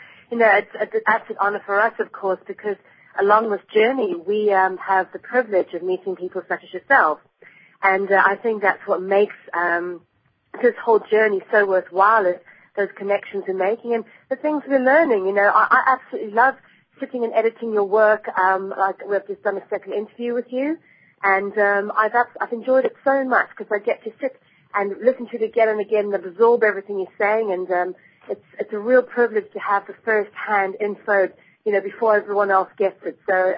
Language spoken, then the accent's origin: English; South Africa; moved away as an adult; now in London, United Kingdom; I'm South African, and I ended up in London at about the age of 23